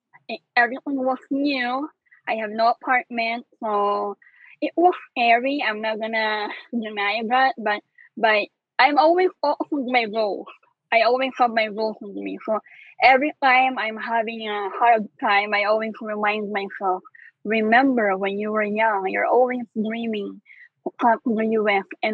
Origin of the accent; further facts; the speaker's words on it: Philippines; English is a second language; now in United States; I think before I left Philippines, I've learned how to drive.